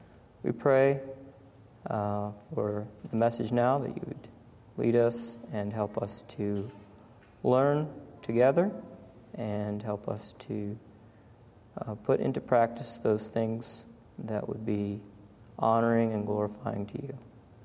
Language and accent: English; Zanzibar, Tanzania; Yes, because I'm from Zanzibar.